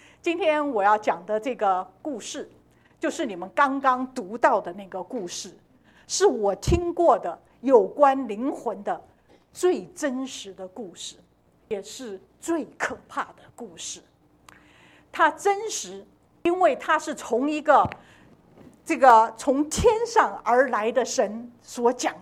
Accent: China; now in United States; 我小时候在大陆长大的时候

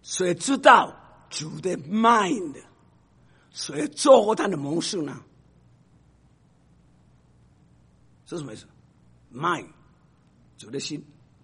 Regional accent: Taiwan; accent: Taiwanese Mandarin; 我说台湾国语你不一定听懂了

